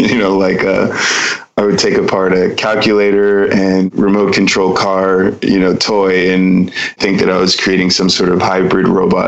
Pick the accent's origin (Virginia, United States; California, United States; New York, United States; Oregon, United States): California, United States; Pasadena; So even though I have Nigerian heritage, I grew up in America as an American.